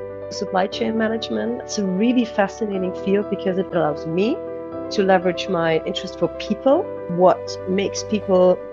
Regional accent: Aachen, North Rhine-Westphalia, Germany; also born or lived in Istanbul, Turkey / United States / Netherlands; I was born and raised in Aachen, which is kind of my home base.

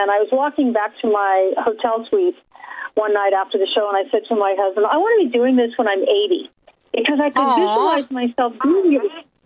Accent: Ireland; So, I'm Irish. We either drink or write. I do both.

